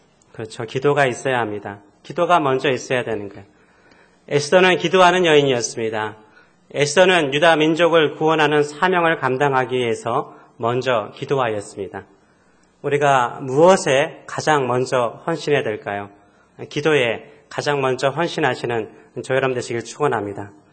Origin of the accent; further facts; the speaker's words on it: South Korea; born there; 저는 한국 한 시골에서 태어났습니다.